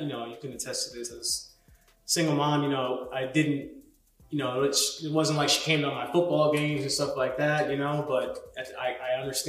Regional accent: Connecticut, United States; But no, I'm from Connecticut. Born in the 80s, single Black mom in a not so progressive, state back then.

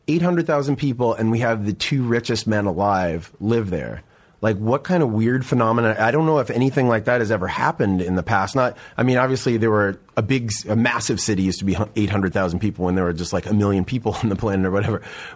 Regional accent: Lake City, Washington, United States; born there; I live on the edge of Lake City. I was born in Lake City and then moved to this area between Ravenna and Lake City.

